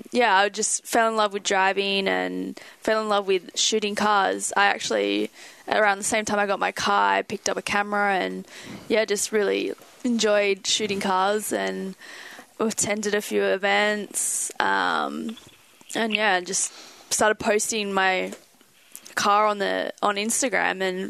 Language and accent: English; Sydney, New South Wales, Australia; So I'm originally from Sydney, and as soon as I got my license, I purchased my first car